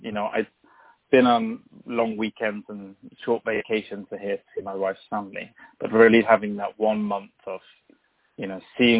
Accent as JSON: {"language": "English", "country": "United Kingdom", "moved": "yes", "said": "as a British person living outside of the UK in the EU, administratively things are getting a little bit more complicated."}